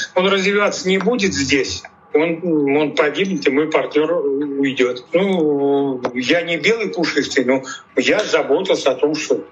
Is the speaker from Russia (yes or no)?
yes; Volga region, Russia; Понимаете, я вырос на Волге.